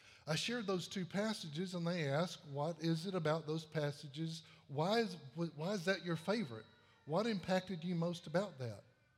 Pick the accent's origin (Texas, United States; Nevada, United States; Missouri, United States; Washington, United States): Texas, United States; I was born and raised in Texas.